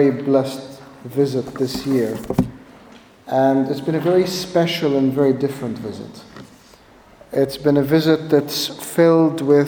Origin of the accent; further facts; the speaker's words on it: Sydney, New South Wales, Australia; We grew up in Sydney long before many of you were actually born.